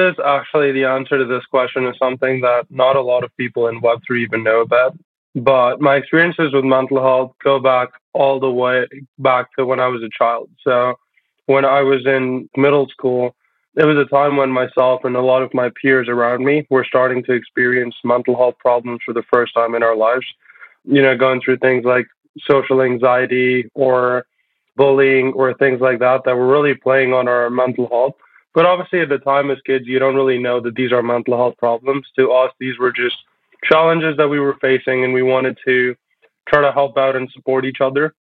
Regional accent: India; moved away as an adult; now in New York, United States; I'm actually a first generation immigrant. So born and brought up in India and then moved to New York for college

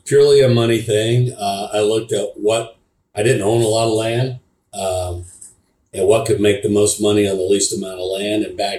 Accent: Bartow, Florida, United States; I'm a Polk County native, born and raised in Bartow, went to high school there and went on to the University of Florida.

